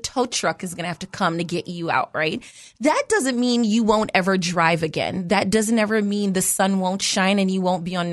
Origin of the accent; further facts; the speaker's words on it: New York City, New York, United States; I'm from New York City. We have a little subway tagline that says, if you see something, say something.